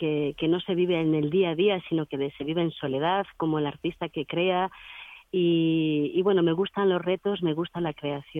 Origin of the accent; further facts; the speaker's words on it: Carcastillo, Navarre, Spain; Es un homenaje a mi tierra, a mi pueblo Carcastillo